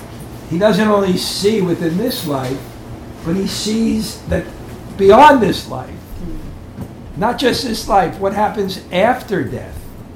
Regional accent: Brooklyn, New York, United States; born there; growing up, there was one book from where I came. I was born in Brooklyn.

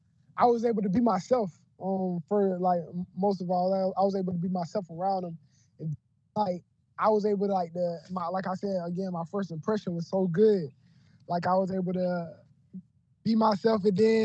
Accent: Woodruff, United States; I'm back in Woodruff, my hometown.

